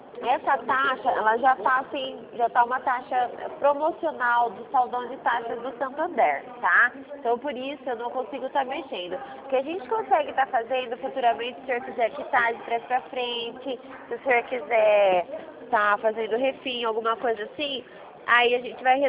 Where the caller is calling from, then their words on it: Rio Claro, São Paulo, Brazil; É 19, que nós somos de Rio Claro.